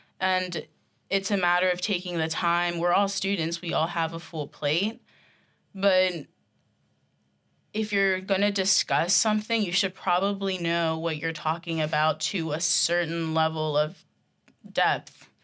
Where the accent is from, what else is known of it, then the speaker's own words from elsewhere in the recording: Gettysburg, Pennsylvania, United States; Because I'm from Gettysburg. Gettysburg's really white.